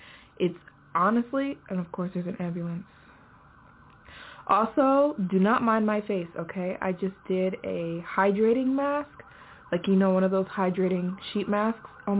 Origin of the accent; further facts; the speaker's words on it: United States; I'm American, so I make American ad. I have American ads on my channel. I'm an American channel. I'm an American girl.